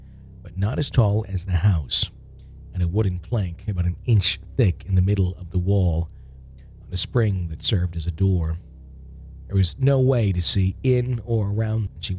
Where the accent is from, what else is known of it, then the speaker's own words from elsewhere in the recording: Albuquerque, New Mexico, United States; as I grew up in North Valley, Albuquerque, New Mexico in the 80s.